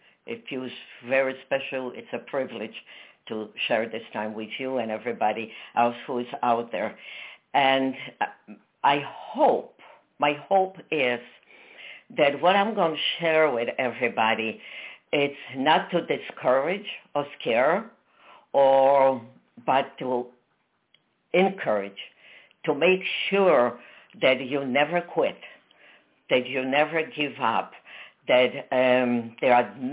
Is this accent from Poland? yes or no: yes; Poland; also born or lived in Tashkent, Uzbekistan; I was born in Tashkent, which was part of Russia, but I was raised in Poland. I was born Jewish.